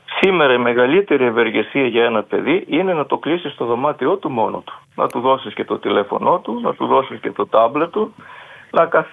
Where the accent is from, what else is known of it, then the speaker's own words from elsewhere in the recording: Crete, Greece; Εσείς είστε από την Κρήτη και εγώ είμαι από την Κρήτη